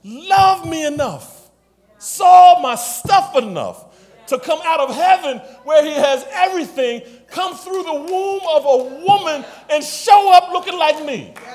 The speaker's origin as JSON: {"language": "English", "town": "Philadelphia", "region": "Pennsylvania", "country": "United States", "tie": "born or raised there", "said": "I'm born and raised. I'm from Philadelphia. Yeah. I grew up in Crestmont."}